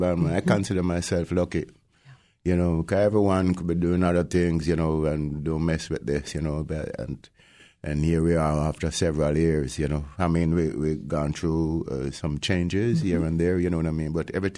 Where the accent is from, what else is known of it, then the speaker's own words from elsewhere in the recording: Jamaica; now in United States; I grew up in Jamaica, in the hills of Jamaica.